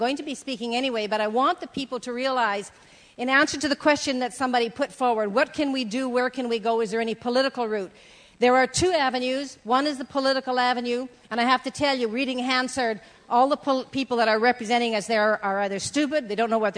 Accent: British Columbia, Canada; But I'm here from British Columbia because I'm going to be standing at that fence.

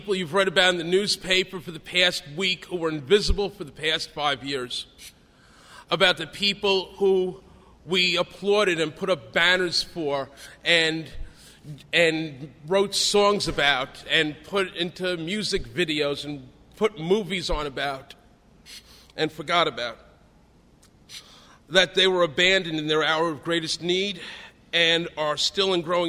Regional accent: Bronx, New York, United States; I had dreams of helping to rebuild the South Bronx, where I'd grown up, to physically restore the neighborhood

